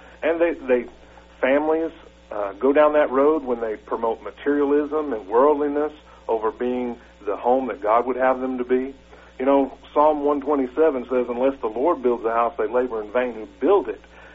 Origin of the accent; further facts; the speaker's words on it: Kansas, United States; moved away; I grew up in Kansas, and a lot of times when I'm talking, I say, you guys, because that's what everyone says.